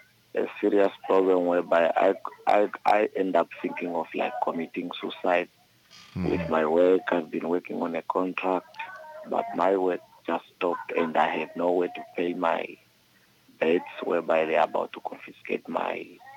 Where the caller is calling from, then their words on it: Katima Mulilo, Zambezi, Namibia; I'm calling from Katima Mulilo.